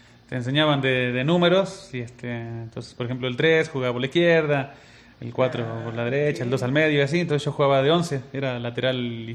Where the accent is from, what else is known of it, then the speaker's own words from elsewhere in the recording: Villa Constitución, Santa Fe, Argentina; yo soy de Villa Constitución, que es una ciudad ahí como a media hora de Rosario.